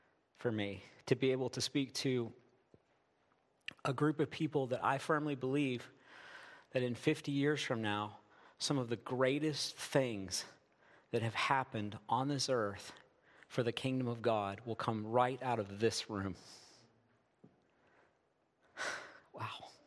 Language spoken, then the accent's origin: English; Michigan, United States; I'm from Michigan. I live in Michigan with my wife, Brooke, of 24 years and my 11 children.